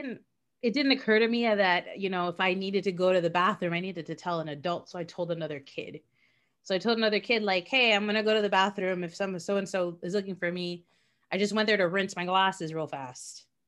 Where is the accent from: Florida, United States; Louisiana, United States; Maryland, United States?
Florida, United States; The problem is we're from Florida, right?